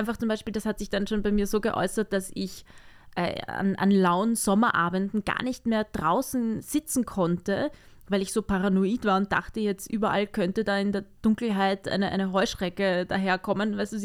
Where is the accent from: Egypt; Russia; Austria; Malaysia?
Austria; Lower Austria; als ich bin aufgewachsen in Niederösterreich, so am Stadtrand von Wien, und wir hatten das Glück, echt einen schönen Garten zu haben.